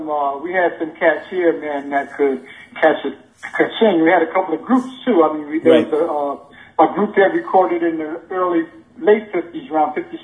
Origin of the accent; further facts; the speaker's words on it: Springfield, Massachusetts, United States; I'm saying, no, not Boston.